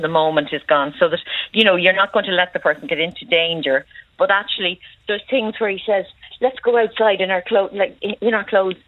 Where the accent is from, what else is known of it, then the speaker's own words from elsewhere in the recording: Ireland; and we're great at that as Irish people, at looking at the funny things